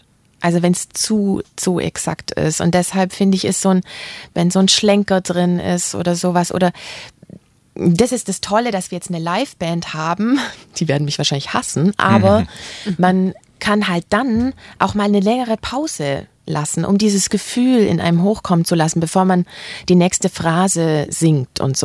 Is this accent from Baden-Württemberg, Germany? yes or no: yes; Stuttgart, Baden-Württemberg, Germany; ich komme ja aus Stuttgart